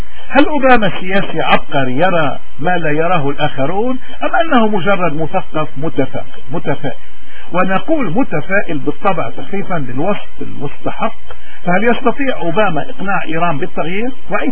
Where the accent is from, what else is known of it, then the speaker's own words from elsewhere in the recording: Lebanon; احنا كلبنانيين شو مصير حزب الله؟ حزب الله جيش إيران بلبنان